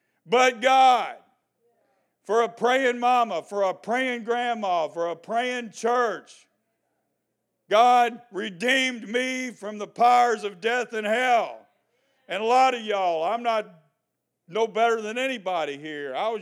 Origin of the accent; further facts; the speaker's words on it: United States; And growing up in America, you always get a second chance.